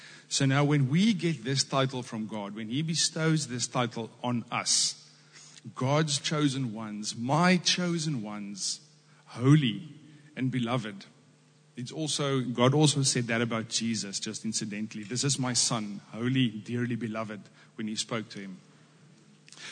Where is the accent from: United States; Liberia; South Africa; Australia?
South Africa; Cape Town, Western Cape; We come from Cape Town. There's lots of taxi drivers.